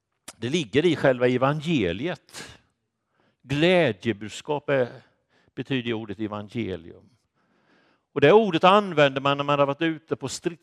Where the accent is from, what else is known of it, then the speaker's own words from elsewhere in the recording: Småland, Sweden; Jag är ju smålänning, som ni kanske vet. Och där säger vi inte begrunda, utan där säger vi att vi ber och grunnar.